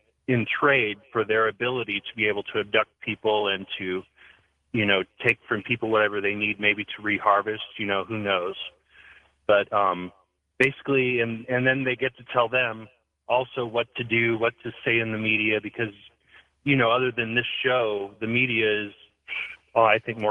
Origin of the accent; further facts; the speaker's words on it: St. Louis, Missouri, United States; I'm from St. Louis.